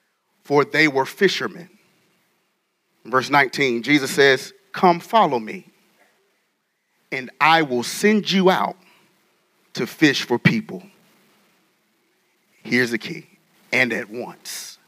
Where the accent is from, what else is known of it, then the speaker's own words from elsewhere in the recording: North Carolina, United States; accent: North Carolina; now in Richmond, United States; Now, I live in Richmond, but I am from North Carolina. Any North Carolinians in here? Hey, there you go. So that accent will come out if you have not heard it.